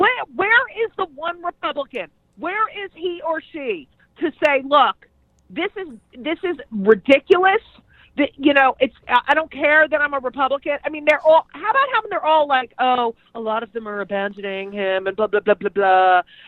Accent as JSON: {"language": "English", "region": "New Jersey", "country": "United States", "said": "I'm from New Jersey, and I get very passionate, and I start cursing."}